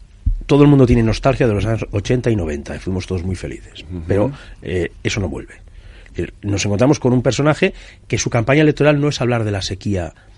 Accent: Catalonia, Spain; Cataluña, que al final te tienes que largar de tu propia tierra porque te han quemado. Yo no me voy. Esta es mi tierra.

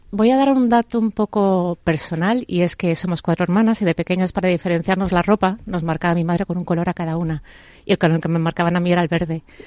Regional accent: Madrid, Community of Madrid, Spain; moved away as an adult; also born or lived in Barcelona; irme a vivir a otra ciudad, dejando a mi familia en mi ciudad de origen, que es Madrid. Y me fui a Barcelona a vivir durante un periodo de 3 años

